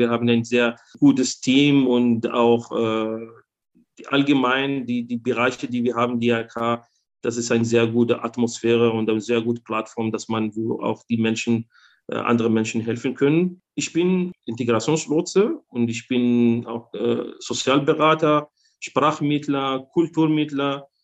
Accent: Algeria; German is a second language; now in Germany; Also als Kind in Algerien, ich bin Abstammung aus Algerien

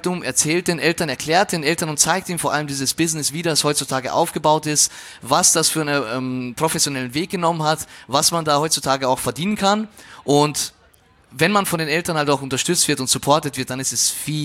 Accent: Austria; now in Germany; dass du maturierst, sagt man bei uns in Österreich, ja, hier ist es halt Abitur machst

